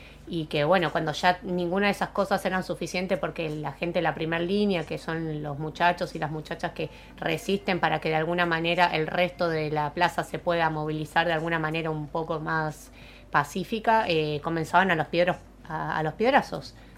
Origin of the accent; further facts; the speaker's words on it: Argentina; siendo argentino uno está acostumbrado a ciertos niveles